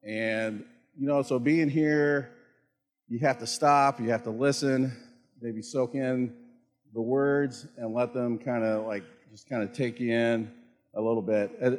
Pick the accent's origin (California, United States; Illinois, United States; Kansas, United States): Kansas, United States; I'm from Kansas. Brittany, are you here? All right, there we go, fellow Kansan. There's not much to Kansas. I like it. I haven't lived there for a long time now